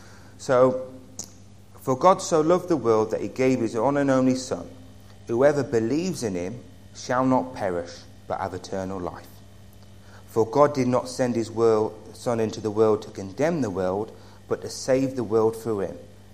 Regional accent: United Kingdom; being British, we don't like the word sinner.

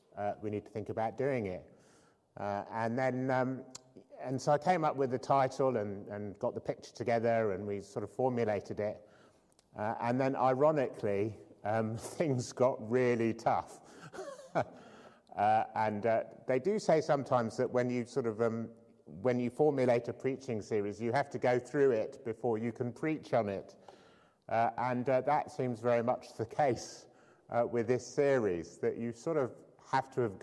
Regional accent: United Kingdom; I think there are two difficulties in terms of us as both British people and Christians in terms of dealing with this subject.

